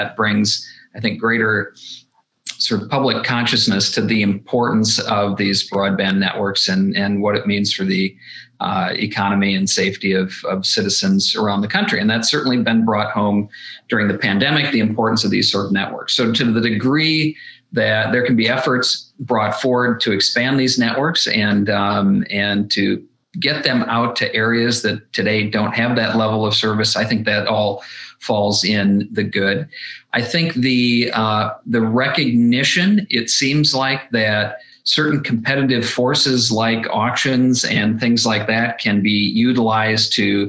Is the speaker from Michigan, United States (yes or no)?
no; North Dakota, United States; I mean, I look at my home state of North Dakota, a lot of investment from rural telephone cooperatives, nonprofit cooperatives, and that's been good for the state of North Dakota.